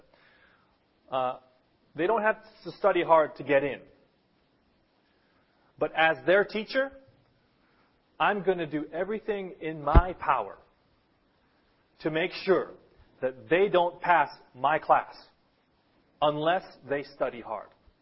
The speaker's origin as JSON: {"language": "English", "country": "United States", "tie": "born or raised there", "moved": "yes", "lives_now": "Japan", "said": "I've found that the Japanese culture, in some ways, has better morals than where I grew up in America."}